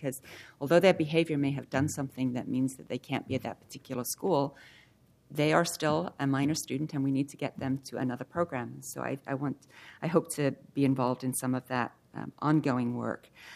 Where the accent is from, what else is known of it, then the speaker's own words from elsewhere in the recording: Portland, Oregon, United States; I grew up in Portland Public Schools. I didn't know how to be an American citizen before I was in Portland Public Schools.